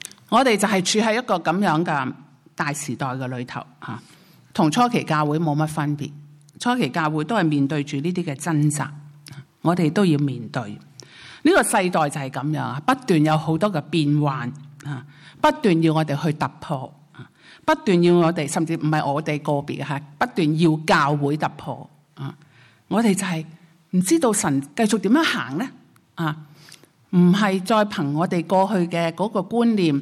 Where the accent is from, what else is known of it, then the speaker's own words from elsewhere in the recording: Hong Kong; 即我相信这些都是我们香港人的心灵上的即对话，是吧？